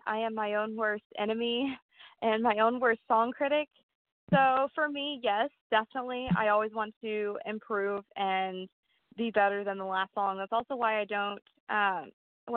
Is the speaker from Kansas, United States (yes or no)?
yes; Topeka, Kansas, United States; actually attending Washburn University right now. I'm a sophomore, so it's just the little college in my hometown.